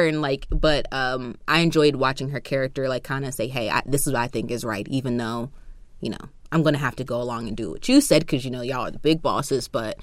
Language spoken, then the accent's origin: English; New Jersey, United States; I'm from South Jersey, so like it's not possible for me.